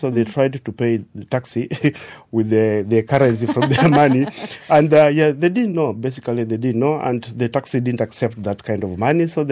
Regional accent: Kenya; English is a second language; And if I meet people from Kenya who really don't come from my native language, we speak a language called Swahili.

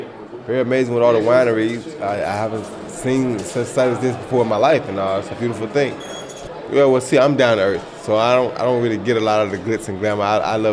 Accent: Florida, United States; Gold Coast reminded me of Florida with my hometown, so that's probably what's closest.

